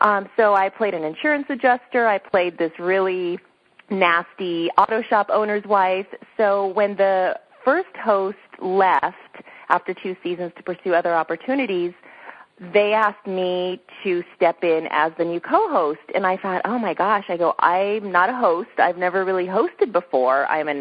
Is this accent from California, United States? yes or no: yes; Whittier, California, United States; I grew up right outside of Los Angeles in Whittier, which was about 45 minutes east of Los Angeles.